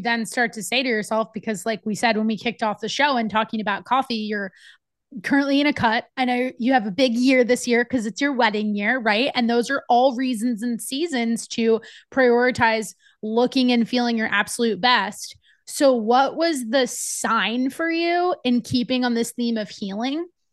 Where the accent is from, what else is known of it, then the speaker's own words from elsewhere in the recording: New Jersey, United States; That's just like, I'm from New Jersey. And this is how I dress.